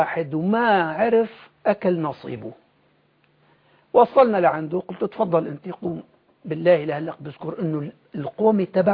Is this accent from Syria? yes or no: yes; Jarjanaz, Idlib Governorate, Syria; جرجناز بلدتنا مدرس لغة عربية